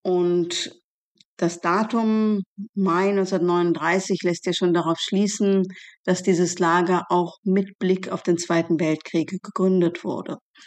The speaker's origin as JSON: {"language": "German", "region": "Berlin", "country": "Germany", "tie": "born or raised there", "said": "in Berlin, wo ich aufgewachsen bin"}